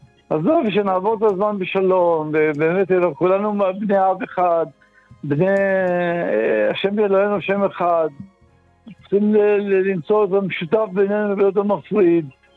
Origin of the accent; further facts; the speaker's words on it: Central District, Israel; אני מהשרון, מהמרכז.